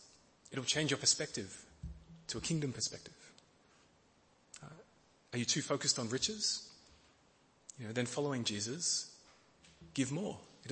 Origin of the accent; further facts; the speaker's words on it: Emerald, Victoria, Australia; I grew up in Emerald, which is a town 20 minutes that way in the Dandenong Ranges.